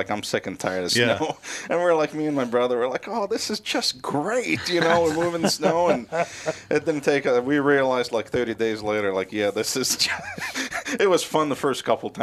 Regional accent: Beirut, Beirut Governorate, Lebanon; now in United States; I mean, Lebanon is more like a California weather kind of thing, and I grew up in Beirut

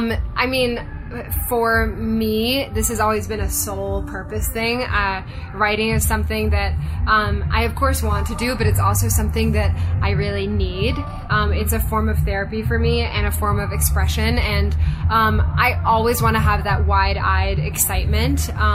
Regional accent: Japan; also born or lived in London, United Kingdom / Hong Kong; now in Los Angeles, United States; So I was born in London, okay. But I grew up in Japan and Hong Kong.

